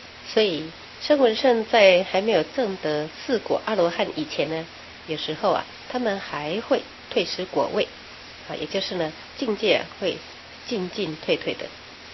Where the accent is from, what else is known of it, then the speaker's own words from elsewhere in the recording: China; 那我们中国人最喜欢简单了，所以呢就只把它叫做菩萨两个字就好。